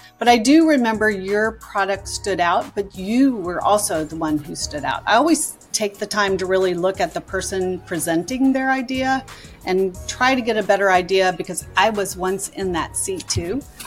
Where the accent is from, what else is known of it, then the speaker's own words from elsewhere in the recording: Midwest, United States; also born or lived in California; So I didn't grow up in one place. I was born in California, grew up in the Midwest, and then ended up as a Maryland transplant.